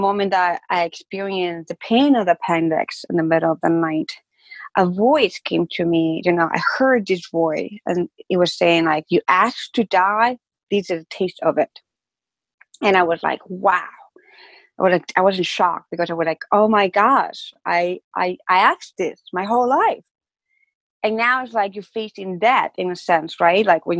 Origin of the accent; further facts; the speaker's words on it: Ecuador; English is a second language; I grew up in Ecuador, that's my home country, that's where I have an accent